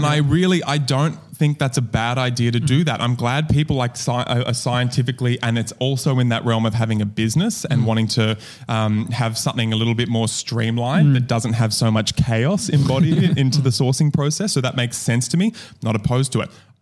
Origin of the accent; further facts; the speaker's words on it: United States; Whereas like, I'm from America.